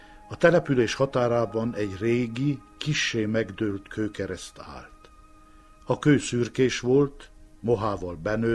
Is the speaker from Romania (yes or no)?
yes; Csíkmadaras, Harghita, Romania; Tavaly Csíkszeredából jövök haza Madarasra